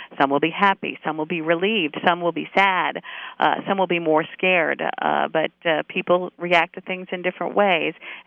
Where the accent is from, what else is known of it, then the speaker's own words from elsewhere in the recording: New York, United States; because particularly in New York, a lot of people, I'm a New Yorker, are going to still feel sad about this.